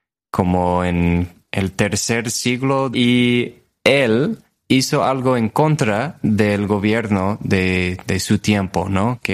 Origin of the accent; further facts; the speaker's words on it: United States; Spanish is a second language; pero nunca era así para mí, creciendo en Estados Unidos, ¿no?